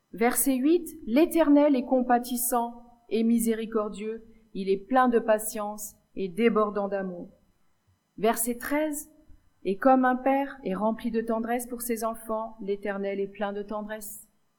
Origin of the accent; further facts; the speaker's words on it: Switzerland; also born or lived in Belgium; je me moque pas des Suisses, je suis Suisse aussi.